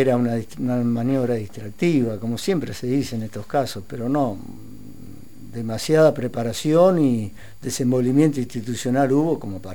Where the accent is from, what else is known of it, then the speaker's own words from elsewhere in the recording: Viedma, Río Negro, Argentina; Y sí, porque Viedma, yo soy nativo de acá, Viedma es una de las ciudades más lindas del país